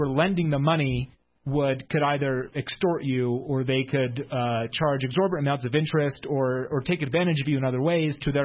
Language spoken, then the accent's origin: English; Salt Lake City, Utah, United States; So when I was growing up in Salt Lake City, and we would have mutual night, and we would go down to the Salt Lake Temple to do baptisms for the dead